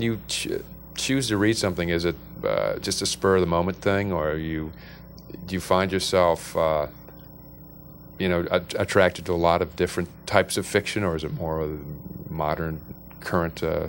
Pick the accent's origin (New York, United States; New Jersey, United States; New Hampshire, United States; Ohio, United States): Ohio, United States; Akron; I'm from Akron. Come on, I get some props, right?